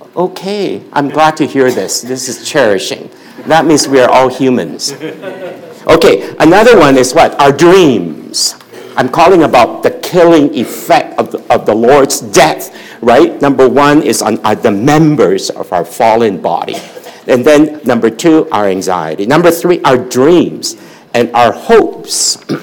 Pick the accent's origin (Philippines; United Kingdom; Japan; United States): Philippines; growing up in the Philippines, we have to go to two educational systems, the English system and then the Chinese system, which I absolutely hate. But my father said, you are Chinese, you have to go to Chinese school.